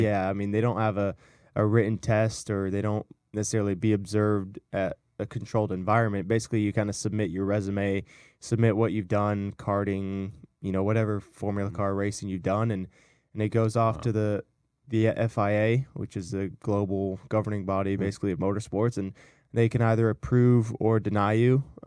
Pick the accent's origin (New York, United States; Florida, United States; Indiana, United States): Florida, United States; Orlando; And I'm from Orlando, so but most of the karting in Florida was happening down south.